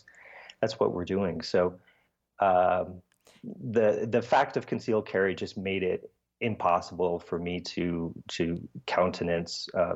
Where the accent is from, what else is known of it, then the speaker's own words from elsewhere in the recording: California, United States; I'm well-traveled. I grew up mostly in California.